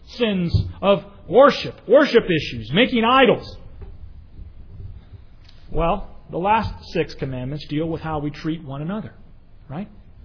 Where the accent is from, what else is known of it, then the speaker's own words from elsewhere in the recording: California, United States; I grew up in California where the topography and the climate is very similar, and you don't get a lot of rain.